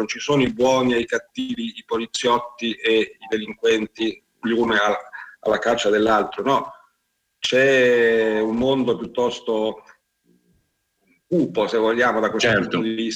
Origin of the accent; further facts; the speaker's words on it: Genoa, Liguria, Italy; now in Rome, Italy; Io sono originario di Genova, ma vivo a Roma e dintorni da più di mezzo secolo